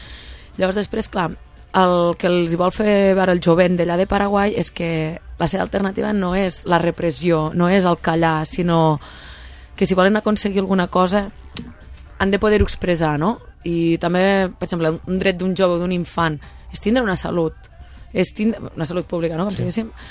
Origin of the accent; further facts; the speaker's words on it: Tàrrega, Catalonia, Spain; Jo sóc de Tàrrega, província de Lleida.